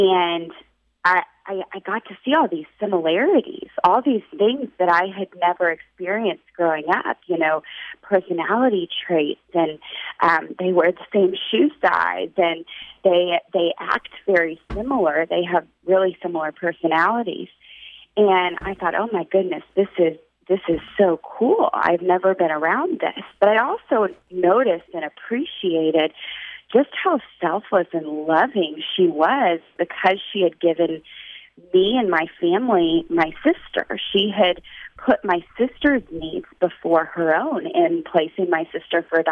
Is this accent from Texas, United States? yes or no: yes; Austin, Texas, United States; And I grew up in Austin, and so my parents are still here